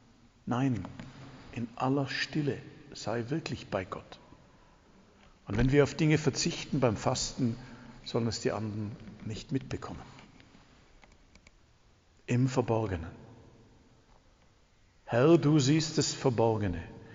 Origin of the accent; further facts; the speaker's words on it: Baden-Württemberg, Germany; Als Schwabe sind wir ja ein bisschen diskret.